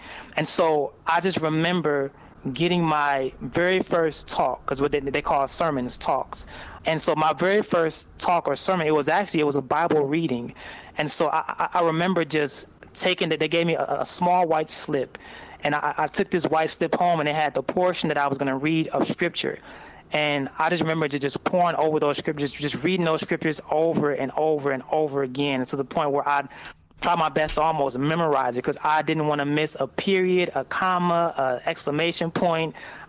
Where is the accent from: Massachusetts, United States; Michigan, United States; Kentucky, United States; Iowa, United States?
Michigan, United States; Southfield; born there; I was born in Southfield, Michigan, to two lovely parents.